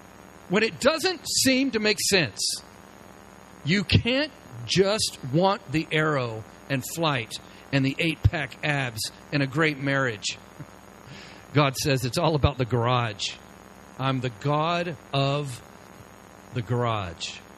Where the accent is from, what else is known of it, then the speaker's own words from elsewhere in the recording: the South, United States; I grew up in the South, and Daytona was less than 3-hour drive away, and we wouldn't make that drive.